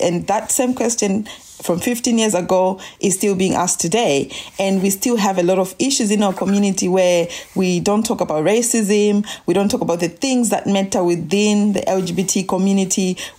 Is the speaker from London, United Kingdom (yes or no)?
no; Manchester, North West England, United Kingdom; I've been turned away because somebody didn't think I was a lesbian from Manchester, Canal Street.